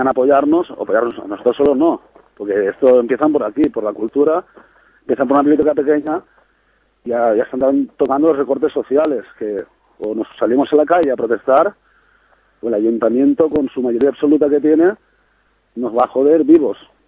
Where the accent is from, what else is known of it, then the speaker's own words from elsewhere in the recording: Valencia, Valencian Community, Spain; Y un saludo a toda Valencia, a mi tierra.